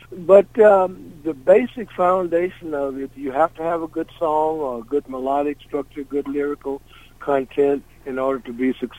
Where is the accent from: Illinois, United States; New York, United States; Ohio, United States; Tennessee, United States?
Tennessee, United States; Memphis; really old home week because with Steve and Booker and Eddie and Sam Moore and Justin Timberlake, we're all from Memphis.